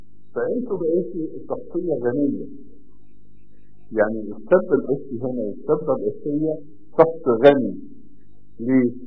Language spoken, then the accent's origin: Arabic; Egypt; احنا عندنا في مصر